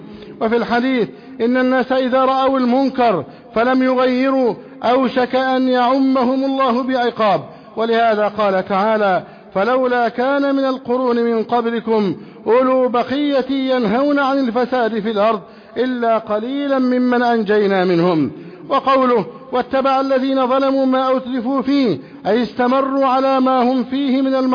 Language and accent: Arabic; Egypt; أن يحفظ علينا بلدنا مصر أمنا أمانا